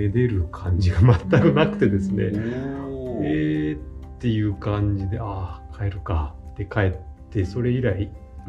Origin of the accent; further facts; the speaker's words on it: Tokyo, Japan; 私はあの東京出身なんですけど